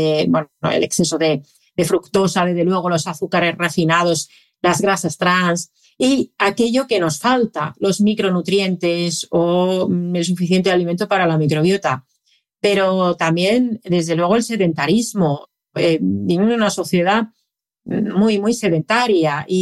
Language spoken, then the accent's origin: Spanish; Finland; Spanish is a second language; Esto se ha estudiado bastante con jugadores, por ejemplo, en mi país, en Finlandia, con jugadores de hockey.